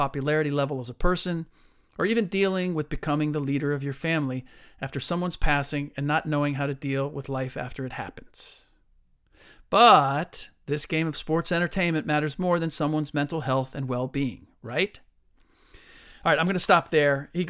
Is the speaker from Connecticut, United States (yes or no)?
no; Cincinnati, Ohio, United States; growing up in Cincinnati, Chicago, probably the nearest NBA town.